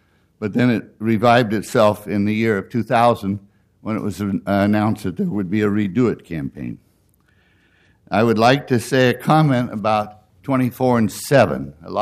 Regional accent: Milwaukie, Oregon, United States; I am from Milwaukee, Oregon. And I went to Kennedy Grade School, Jefferson High School, University of Portland.

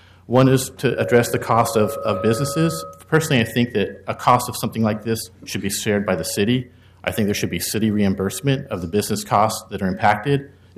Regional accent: Portland, Oregon, United States; born and raised in North Portland. It's the multicultural neighborhood that I grew up in.

